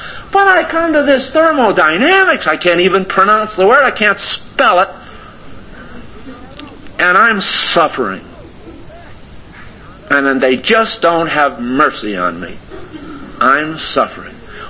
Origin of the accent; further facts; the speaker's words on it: West Haven, Connecticut, United States; But that was my hometown. That's where I lived, West Haven, Connecticut.